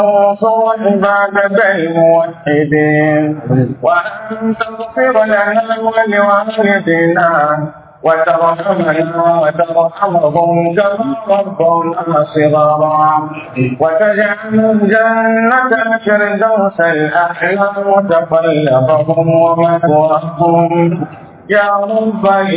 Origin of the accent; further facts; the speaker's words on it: Nigeria; وأنت جعل بلدنا نيجيريا أمنا مطمئنا